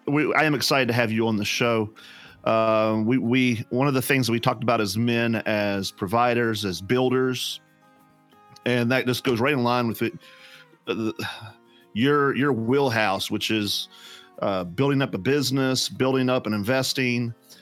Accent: West Virginia, United States; When I grew up, Matt, I grew up in West Virginia, and in not the poorest of poor, but I wore Air Jordache to school

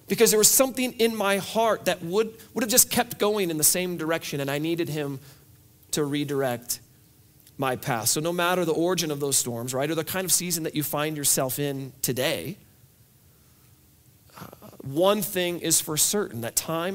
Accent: Iowa, United States; speaking as a guy who moved here from the Midwest, I grew up in Iowa

